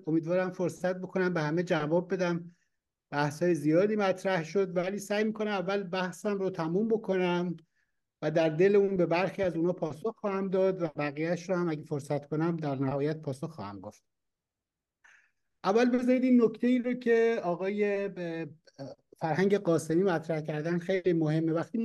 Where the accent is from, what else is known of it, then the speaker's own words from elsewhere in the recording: Iran; ما دیاسپورا هستیم، ما یک گروهی هستیم، از ایران کنده شدیم، بیرون از ایران هستیم.